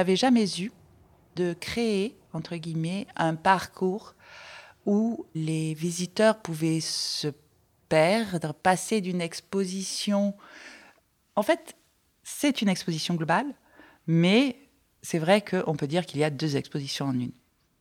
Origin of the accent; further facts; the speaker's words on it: Marseille, Provence-Alpes-Côte d'Azur, France; J'ai fait mes études, vous allez certainement l'entendre, à Marseille, et donc je viens de Marseille